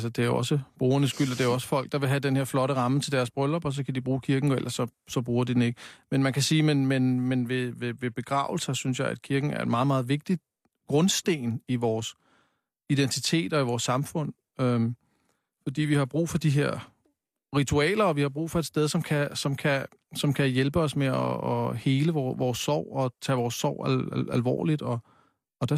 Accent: Copenhagen, Capital Region of Denmark, Denmark; jeg er vokset op på Amager

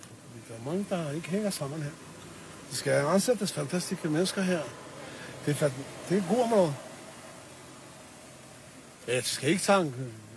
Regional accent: Kosovo; Danish is a second language; now in Denmark; Jeg er kosovo-albaner.

